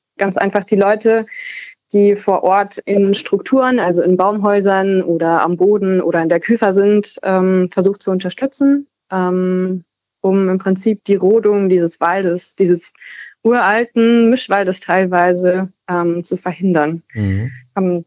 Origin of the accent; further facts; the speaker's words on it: Saxony, Germany; Nee, ich komme eher gebürtig aus Ostsachsen und lebe jetzt am anderen Ende von Sachsen.